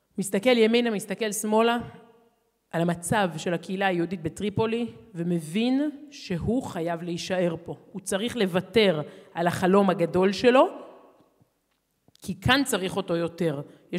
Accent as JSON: {"language": "Hebrew", "town": "Herzliya", "region": "Tel Aviv District", "country": "Israel", "tie": "born or raised there", "said": "אני גדלתי בהרצליה, ברחוב רבי עקיבא, וסמוך אלינו, זה היה רחוב הרב שמעון לוי"}